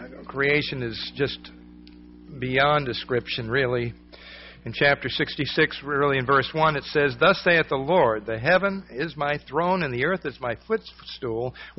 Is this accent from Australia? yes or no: no; Vermont, United States; And I can remember a taste of it in the little hill town that I lived in growing up in Vermont. I lived in a town of 400 people.